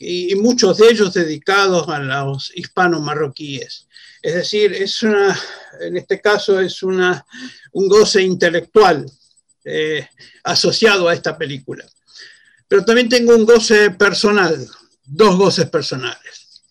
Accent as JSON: {"language": "Spanish", "country": "Argentina", "said": "como argentino, como sudamericano, como judío, como sefardí y ahora como español"}